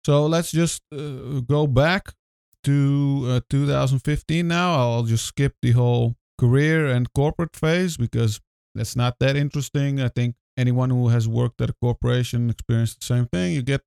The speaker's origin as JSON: {"language": "English", "country": "Netherlands", "tie": "born or raised there", "second_language": "English", "said": "obviously I grew up in the Netherlands. This is where I have lived most of my life."}